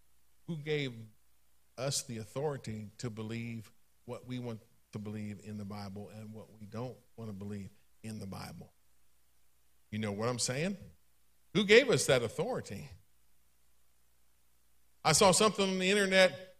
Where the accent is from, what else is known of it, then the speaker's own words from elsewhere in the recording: Maryland, United States; I'm from Garrett County. Thank God I'm from Garrett County. Oh, yes. It is cold. It'll be snowing tonight. Trust me, you don't want to live out there. I'm from there. I'm not there anymore.